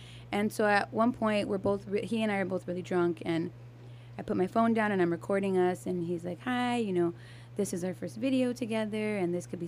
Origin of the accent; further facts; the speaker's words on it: California, United States; But see, I'm from the Valley, right? So I always go out to like Malibu, Venice, Santa Monica, like that side.